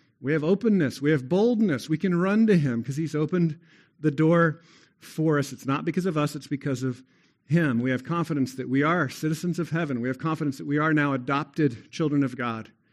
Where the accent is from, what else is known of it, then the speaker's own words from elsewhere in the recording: Texas, United States; Is your lesser citizenship or your lesser identity as a Texan. I confessed that a few weeks ago, right? It's easy to take pride in being a Texan.